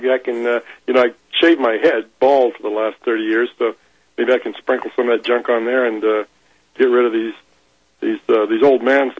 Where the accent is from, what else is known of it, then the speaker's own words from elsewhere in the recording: Kansas, United States; also born or lived in Missouri; I kind of miss the four seasons of the Midwest. I'm from Kansas and Missouri originally, so that's where I come from.